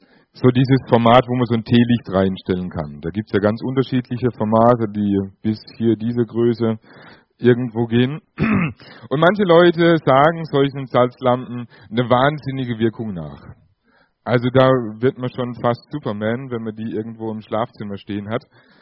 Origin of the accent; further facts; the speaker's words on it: Nieder-Ramstadt, Hesse, Germany; Ihr habt schon gehört, ich komme aus Niederramstadt, wohne da und bin dort in der LKG angestellt.